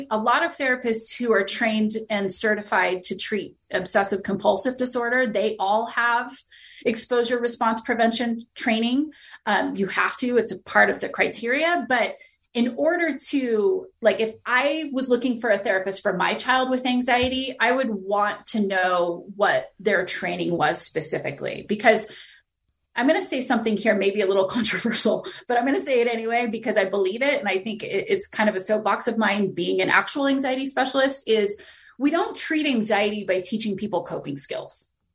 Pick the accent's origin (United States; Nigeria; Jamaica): United States; San Diego, California; I'm from San Diego, so I can say